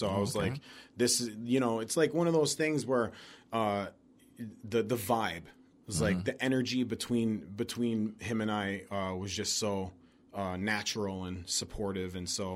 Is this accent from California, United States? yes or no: no; Scranton, Pennsylvania, United States; I am originally from Pennsylvania, Scranton.